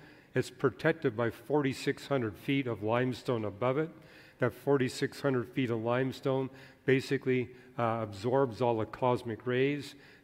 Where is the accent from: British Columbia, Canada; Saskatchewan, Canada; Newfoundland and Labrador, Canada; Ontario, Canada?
British Columbia, Canada; Vancouver; Because twice growing up in Vancouver, I saw it rain nonstop for more than 70 days and 70 nights.